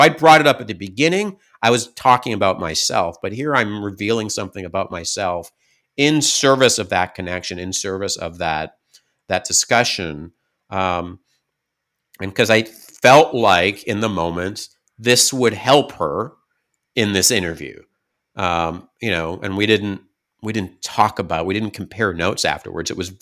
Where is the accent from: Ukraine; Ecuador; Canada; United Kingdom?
Canada; now in United States; at least as a Canadian in the US, when you're not in the majority